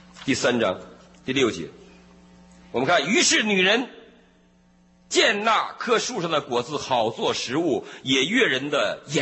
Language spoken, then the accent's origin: Chinese; Los Angeles, California, United States; 你看我是洛杉矶的，我是 Laker 的球迷啊。